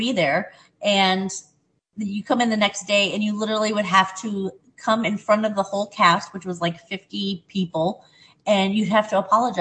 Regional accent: Conklin, New York, United States; my studio growing up in Conklin was just more of a, you know, we had to take ballet.

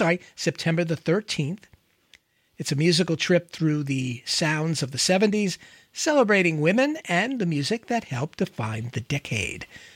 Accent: Damascus, Pennsylvania, United States; at Farm Arts Collective in Damascus, Pennsylvania, my hometown, they present another Jazz on the Farm.

